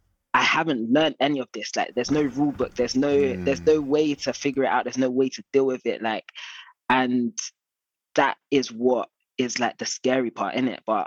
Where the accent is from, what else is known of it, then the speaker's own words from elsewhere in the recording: Ghana; like I'm Ghanaian and it's difficult, innit?